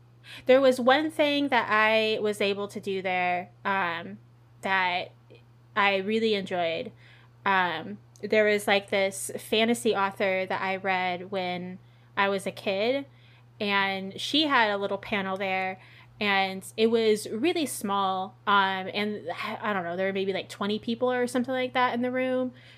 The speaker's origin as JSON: {"language": "English", "region": "California", "country": "United States", "said": "I am from California, so humidity is not a thing that I can deal with very well."}